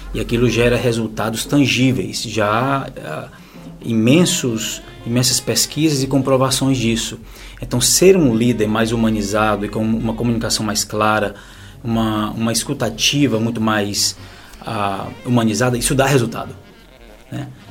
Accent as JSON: {"language": "Portuguese", "town": "Fortaleza", "region": "Ceará", "country": "Brazil", "tie": "born or raised there", "moved": "yes", "said": "eu cresci em Fortaleza, no Ceará, lá no Brasil, num bairro periférico, num bairro muito simples, para não dizer pobre"}